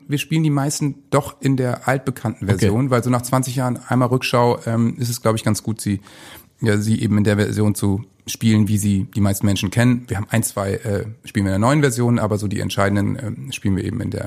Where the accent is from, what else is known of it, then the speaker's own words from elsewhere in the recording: Bremen, Germany; ich bin natürlich in Bremen aufgewachsen, da sozialisiert.